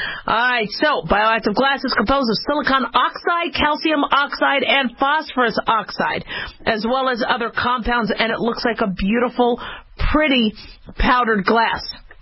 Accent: Nevada, United States; Those of us in Nevada, my hometown, thank you.

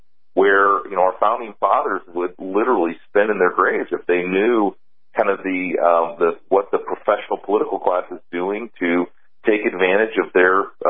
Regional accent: Iowa, United States; including places like New York, the U.S. Virgin Islands, and my home state of Iowa.

